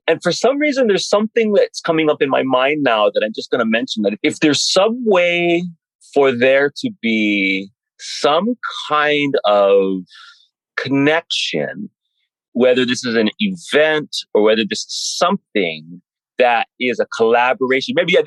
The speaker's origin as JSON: {"language": "English", "region": "Hawaii", "country": "United States", "said": "As a Hawaiian, for example, I can now share my culture in all kinds of new ways."}